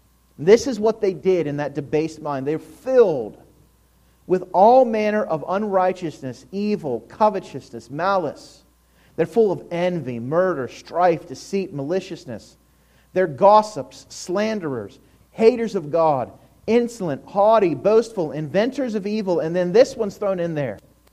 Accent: Pittsburgh, Pennsylvania, United States; growing up in the Pittsburgh area, like so many people, I grew up watching Mr. Rogers' Neighborhood.

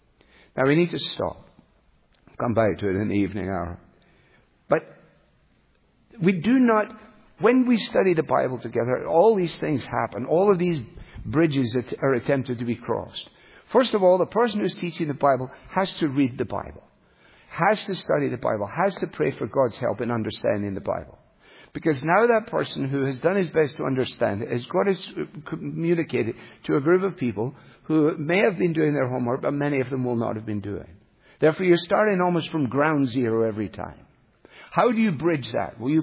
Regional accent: Glasgow, Scotland, United Kingdom; born there; Now, I was born in Glasgow.

